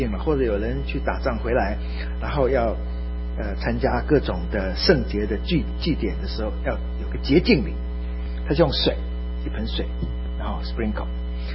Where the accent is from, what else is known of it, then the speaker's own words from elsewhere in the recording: China; 你就是真的，我们中国人叫做炉上烤壁，好像爹娘都死了一样